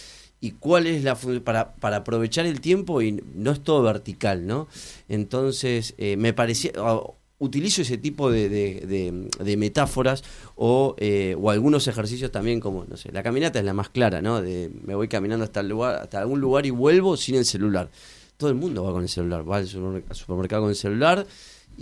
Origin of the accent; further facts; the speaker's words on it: Neuquén, Argentina; De Neuquén, llegué hoy a la mañana